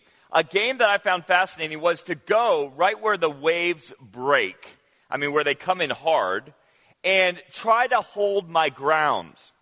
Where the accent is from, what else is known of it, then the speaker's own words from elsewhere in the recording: Senegal; As a child growing up in Senegal, one of my favorite activities